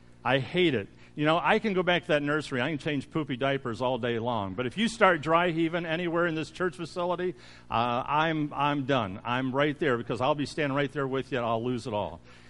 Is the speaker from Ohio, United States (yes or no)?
yes; Ohio, United States; The only thing we bought when I was growing up in Ohio was we went to the store and bought milk and bread